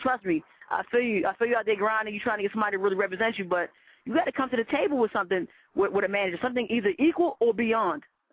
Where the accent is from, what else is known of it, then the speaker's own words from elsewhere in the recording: Baltimore, Maryland, United States; now in Washington, United States; I'm in Baltimore. My home city, that's my home city. I live in D.C., but I'm from Baltimore, just let everybody know that.